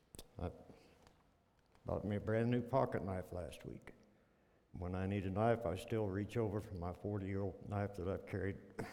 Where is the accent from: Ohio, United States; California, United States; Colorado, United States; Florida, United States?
Colorado, United States; Rocky Ford; I think back to growing up in Otero County. Phyllis can vouch for this. We had towns that, Phyllis and I are from Rocky Ford.